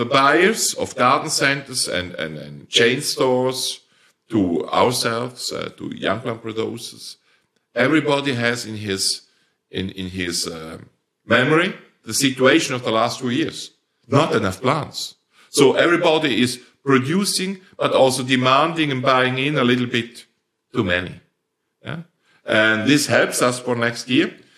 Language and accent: English; Switzerland; first language Swiss German; English is a second language; Yeah, we, it's not my language. It's even my third language. My first language is Swiss dialect, which is a language in its own, and the most beautiful of all, of course.